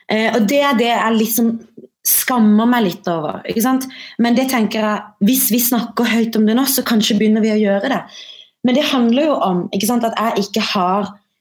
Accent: Kristiansand, Agder, Norway; Ja, jeg har vokst opp i Kristiansand, Marie, men jeg har vokst opp i det som da var landets største nynazistrede.

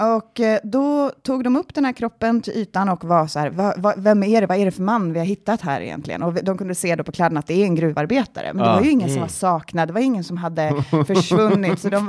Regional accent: Falun, Dalarna County, Sweden; Ja, för det här är i Falun och jag är ju från Falun.

